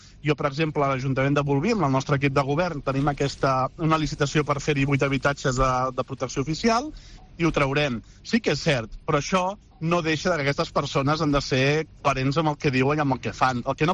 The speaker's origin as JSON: {"language": "Catalan", "region": "Catalonia", "country": "Spain", "tie": "born there", "said": "la gent que som d'aquí de la Cerdanya, jo soc nascut aquí a la Cerdanya"}